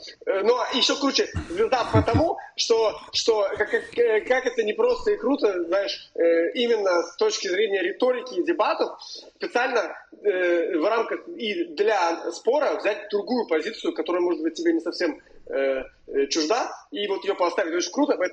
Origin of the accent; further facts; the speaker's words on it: Tver, Tver Oblast, Russia; now in Brooklyn, United States; я бэкэндер из Твери, там жил, родился, учился, сейчас нахожусь в Бруклине.